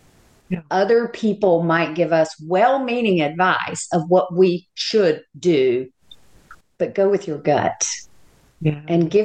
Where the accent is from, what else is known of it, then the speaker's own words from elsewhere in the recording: the South, United States; I'm from the South, if you haven't already been able to pick up on that.